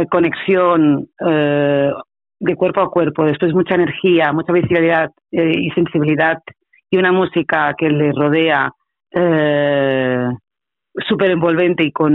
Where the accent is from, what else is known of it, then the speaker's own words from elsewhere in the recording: Andorra; yo soy andorrana